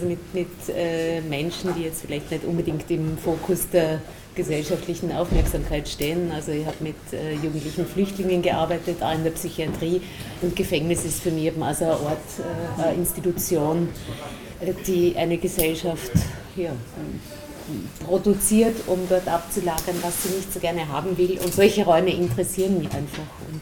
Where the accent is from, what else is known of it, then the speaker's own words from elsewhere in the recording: Linz, Upper Austria, Austria; also ich komme an sich von der Literatur her, bin auch aus Linz